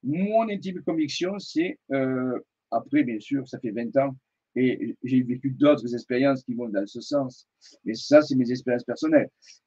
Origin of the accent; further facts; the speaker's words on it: Marseille, Provence-Alpes-Côte d'Azur, France; Bon, nous, vous savez que je suis de Marseille, hein